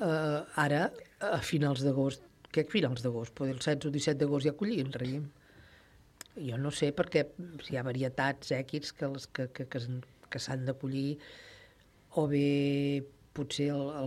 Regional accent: Sant Jaume, Catalonia, Spain; nosaltres som de Sant Jaume, vivíem a Sant Jaume, però teníem les vinyes a Lligamosques

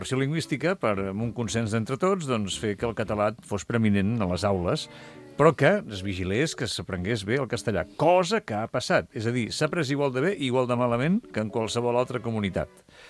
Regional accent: Barcelona, Catalonia, Spain; accent: Barcelona Catalan; El meu és bastant xava, bastant de Barcelona.

